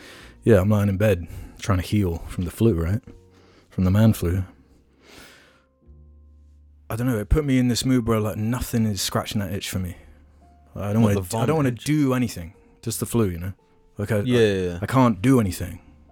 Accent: Jersey; Growing up on Jersey Island, we'd frequent Jersey Zoo.

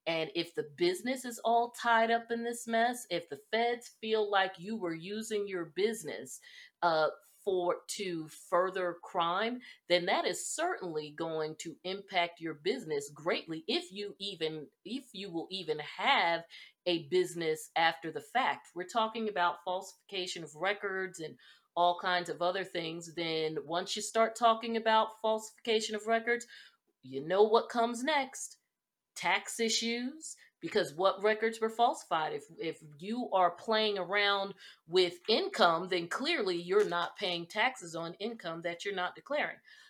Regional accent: East Coast, United States; I'm from the East Coast, so I definitely saw at least the husband's career from the very beginning.

